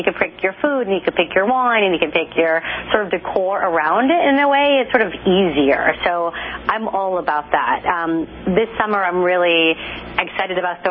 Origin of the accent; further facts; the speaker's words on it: Texas, United States; I'm from Texas, so there's actually really nice wines in Texas